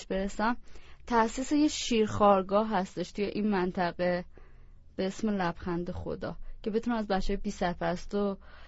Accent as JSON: {"language": "Persian", "region": "Qazvin", "country": "Iran", "tie": "born there", "said": "من تو شهر قزوین به دنیا اومدم، شهرستان قزوین. فرزند اول خانواده هستم و یک خواهر و دو برادر هم دارم که از خودم کوچیک‌تر."}